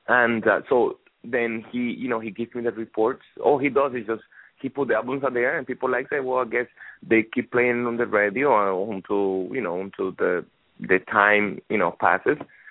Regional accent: Cuba; when I was growing up in Cuba, I didn't really have the opportunity to really hear.

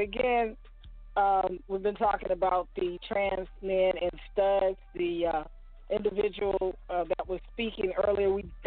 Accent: Indiana, United States; Stan, I grew up in Indiana. I hit that pavement running.

